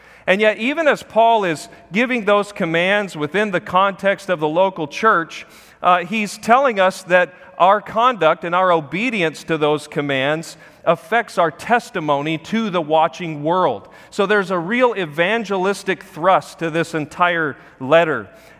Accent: Arizona, United States; I remember the youth would always accuse me of having an accent because I'm from the South in Arizona, you know.

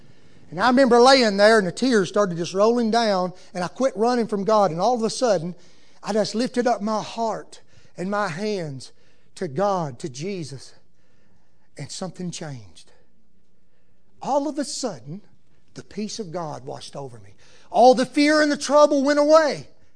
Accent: Tennessee, United States; born there; So I was born in Middle Tennessee. I really am a hillbilly.

